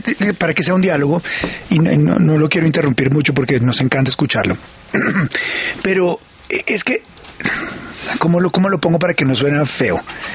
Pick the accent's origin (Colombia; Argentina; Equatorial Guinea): Colombia; como persona, como colombiano, como individuo, pues como ciudadano